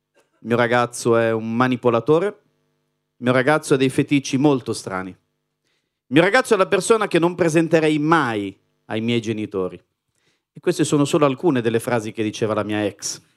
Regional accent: Calabria, Italy; Allora, io sono calabrese, vengo origini calabresi

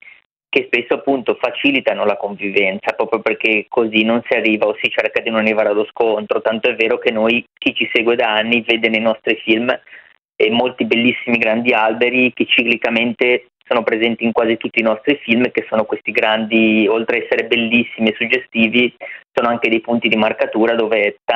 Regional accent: Genoa, Liguria, Italy; dalle mie parti a Genova in dialetto è belua

